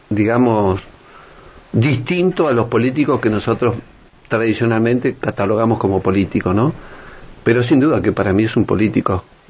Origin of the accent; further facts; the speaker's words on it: Argentina; como argentino y como político